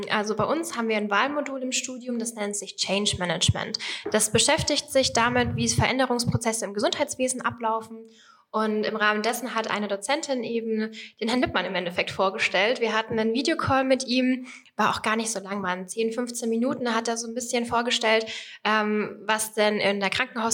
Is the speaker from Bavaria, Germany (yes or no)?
yes; Bavaria, Germany; now in Fulda, Germany; Ich bin 25 Jahre alt. Ich komme ursprünglich aus Mittelfranken, also ich habe schon meinen Bezug so ein bisschen zu Bayern, studiere aber in Fulda